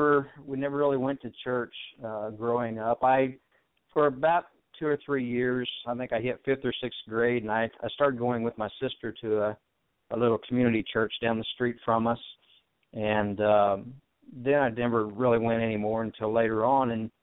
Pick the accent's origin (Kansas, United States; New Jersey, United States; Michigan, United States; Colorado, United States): Kansas, United States; Chinook; Well, I was raised in Chinook, Kansas, down here in the southeast corner of the state